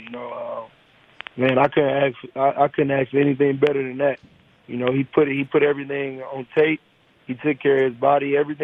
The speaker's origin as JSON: {"language": "English", "town": "Detroit", "region": "Michigan", "country": "United States", "said": "So, you know, I'm from Detroit."}